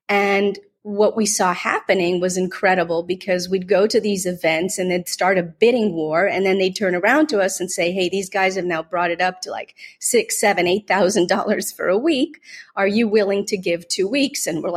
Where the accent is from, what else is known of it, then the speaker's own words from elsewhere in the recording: Medfield, Massachusetts, United States; now in Puerto Rico; So I spent most of my life in Massachusetts, and we raised four children in the town of Medfield, Massachusetts.